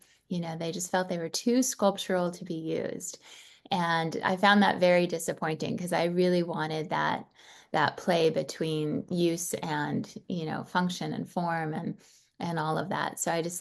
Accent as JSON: {"language": "English", "town": "Chicago", "region": "Illinois", "country": "United States", "said": "I come from Chicago area of Illinois, and I grew up in a family that much appreciated nature"}